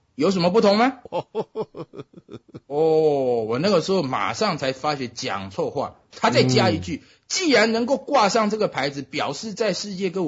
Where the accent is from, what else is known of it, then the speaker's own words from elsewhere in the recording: Taiwan; now in United States; 那时候我们从台湾来嘛